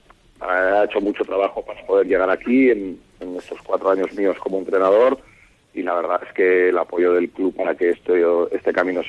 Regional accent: Vitoria, Basque Country, Spain; yo creo que al final yo soy alguien de Vitoria

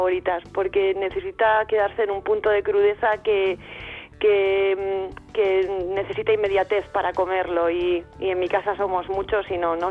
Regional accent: San Sebastián, Basque Country, Spain; also born or lived in Trintxerpe / Rentería; soy de Trinxerpe, soy de Donosti, yo siempre digo que soy de Donosti, yo en Trinxerpe he vivido unos años y he vivido la mayoría en Alsa y ya siendo adulta en Rentería

